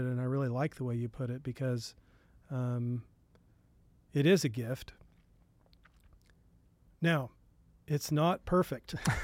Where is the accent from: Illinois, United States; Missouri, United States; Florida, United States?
Missouri, United States; Springfield; And the great game of business in Springfield, Missouri, my hometown, actually